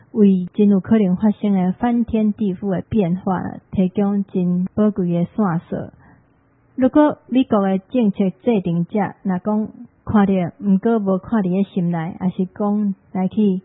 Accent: Taiwan; 不过我们台湾人看到这篇文章也是要注意

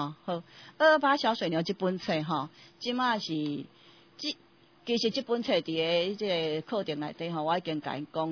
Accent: Taiwan

